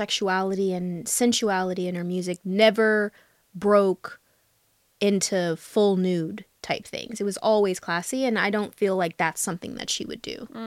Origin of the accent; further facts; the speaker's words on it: the South, United States; I grew up in the South.